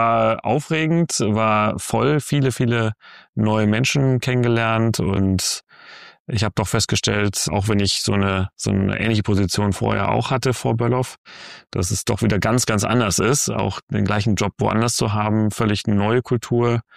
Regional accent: Bielefeld, North Rhine-Westphalia, Germany; moved away as an adult; ich bin erstmal, muss man dazu sagen, bin ich aus Bielefeld weggegangen. Ich bin Bielefelder, aus dem östlichen Bielefeld bin ich groß geworden und bin mit 22 Jahren aus Bielefeld weggezogen. Und bin jetzt mit 47 Jahren wieder hier gelandet.

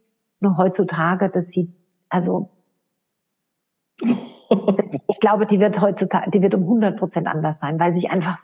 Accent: Hesse, Germany; ich komme selbst aus dem Odenwald.

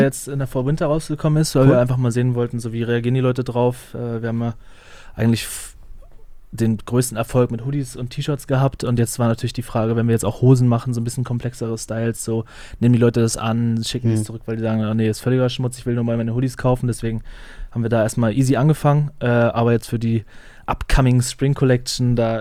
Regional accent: Flensburg, Schleswig-Holstein, Germany; ich komme aus Flensburg

